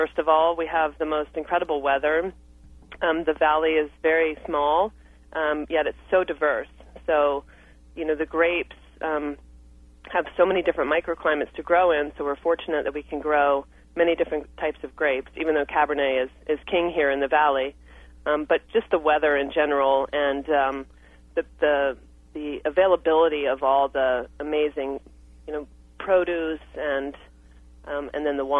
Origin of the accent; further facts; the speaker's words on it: Virginia, United States; I'm from Virginia originally